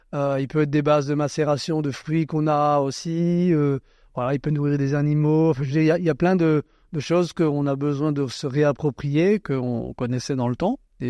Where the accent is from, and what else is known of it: Grand Est, France